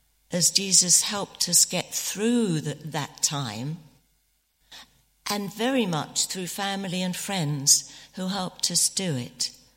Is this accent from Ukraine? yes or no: no; United Kingdom; not to think that it's our right because we're British and we've got more than other people, perhaps.